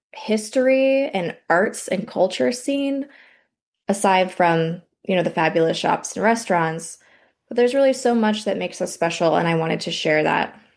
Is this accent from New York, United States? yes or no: no; Winter Park, Florida, United States; I was born in Winter Park. I went to Rollins College in Winter Park, and I have been here consistently for the last 12 years.